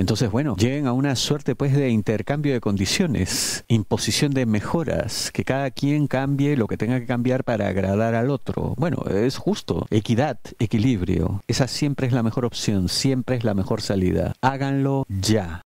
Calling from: Buenos Aires, Argentina; yo le hablo de la provincia de Buenos Aires

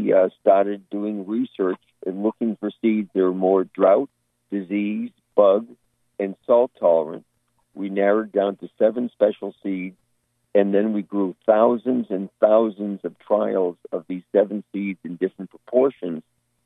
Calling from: Massachusetts, United States; I'm calling from Massachusetts.

